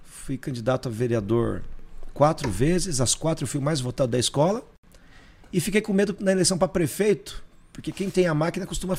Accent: Brazil; Cresci no Jardim Camila

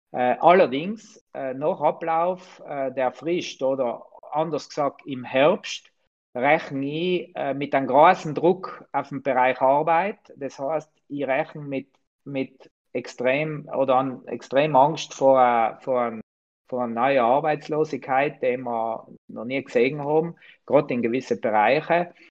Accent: Trentino-Alto Adige, Italy; dass wir das als erste Forderung haben, als Südtiroler, nicht nur als Südtiroler Tourismuswirtschaft

